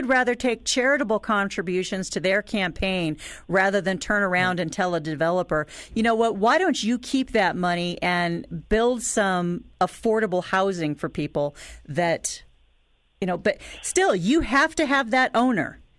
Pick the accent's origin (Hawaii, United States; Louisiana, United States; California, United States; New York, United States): California, United States; moved away; I'm a transplant from California, and I tell you, I've been here for 30 years now